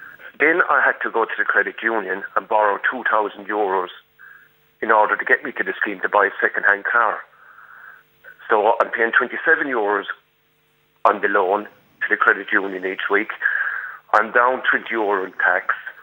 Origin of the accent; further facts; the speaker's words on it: Limerick, Munster, Ireland; In a village here in County Limerick. I'm from Limerick City myself, but we bought a house out here in 2007.